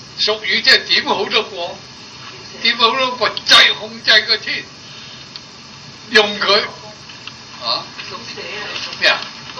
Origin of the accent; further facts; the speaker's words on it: China; 我哋中國人真係成日都尊崇呢個孟子